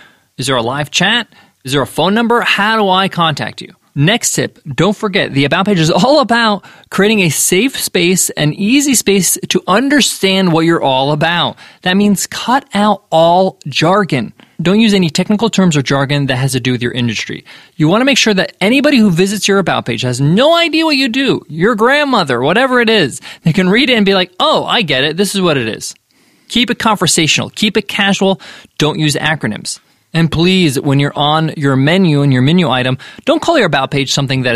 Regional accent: United States; I'm an American with Egyptian parents, has that background that they grew up in New York and New Jersey.

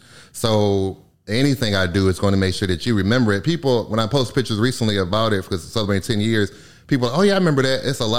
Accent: Michigan, United States; That's in Michigan. I'm from Michigan originally.

